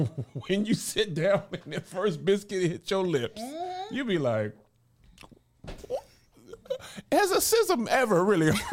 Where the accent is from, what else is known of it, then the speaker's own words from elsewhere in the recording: El Paso, Texas, United States; born there; I was born in El Paso on a military base, and I went to Atlanta, where my whole dad's family's from.